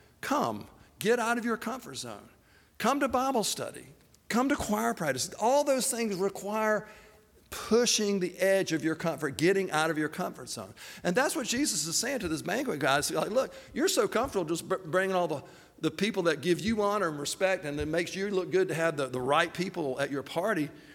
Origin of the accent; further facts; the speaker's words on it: Laurel Hill, United States; and, you know, I'm from Laurel Hill, population 500.